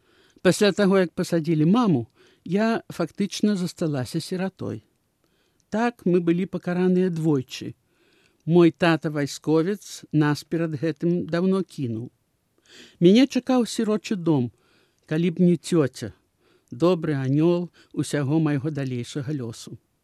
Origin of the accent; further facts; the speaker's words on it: Babruysk, Mogilev Region, Belarus; born there; Я нарадзілася ў Бабруйску ў 1930 годзе.